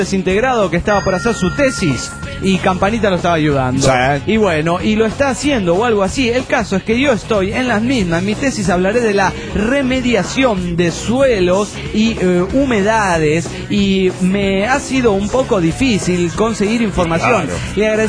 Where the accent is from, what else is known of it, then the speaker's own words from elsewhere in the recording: Colombia; now in Venezuela; Me encuentro en Valencia, Venezuela. Resulta que aquí usan términos como arrechera y chimbo. La primera palabra, como grosería no grave, resulta que en mi país